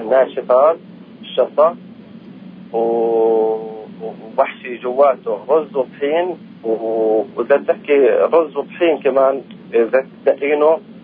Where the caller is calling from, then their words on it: Ramallah, West Bank, Palestine; برام الله